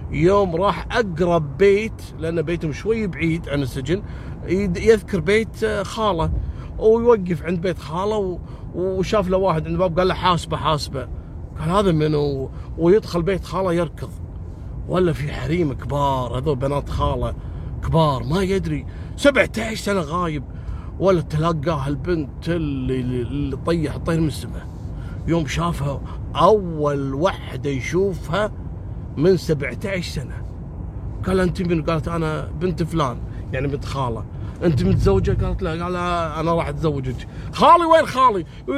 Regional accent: Kuwait; أنا ذاكر لكم قصة صارت عندنا في الكويت

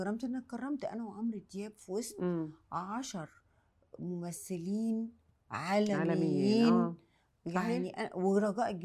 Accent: Egypt; كمصريه ده مهم جدا

